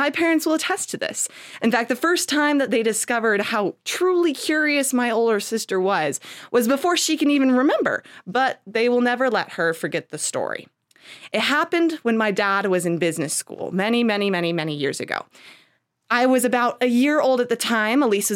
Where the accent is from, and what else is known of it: Phoenix, Arizona, United States